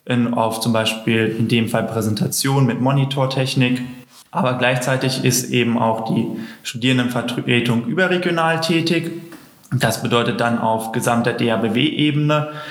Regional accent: North Rhine-Westphalia, Germany; ich komme aus Nordrhein-Westfalen

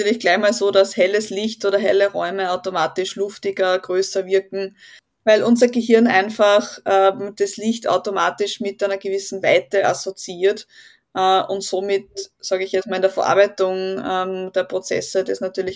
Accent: Linz, Upper Austria, Austria; ich komme aus Linz in Oberösterreich

